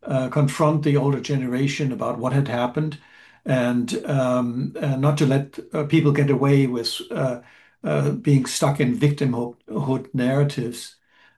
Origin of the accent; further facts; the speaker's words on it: Germany; I grew up in West Germany right around the time, about 25 years after the end of the catastrophe of World War II